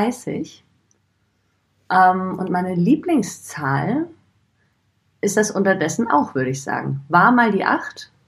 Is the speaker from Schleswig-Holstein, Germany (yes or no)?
yes; Bad Segeberg, Schleswig-Holstein, Germany; now in Cologne, Germany; Ich komme zwar aus Schleswig-Holstein, komme aus Bad Segeberg, aber für mich ist Köln absolut Heimat.